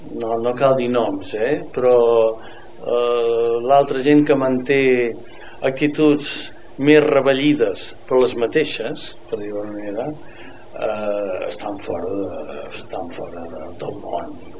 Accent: Verges, Catalonia, Spain; jo sóc de Verges i fem una professó que anem sempre

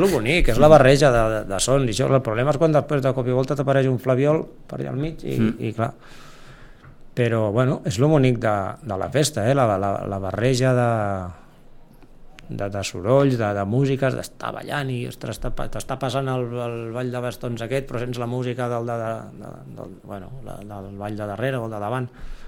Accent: Sitges, Catalonia, Spain; ara passen els del meu poble, no? Uh-huh. El so aquest que tenim aquí a Sitges

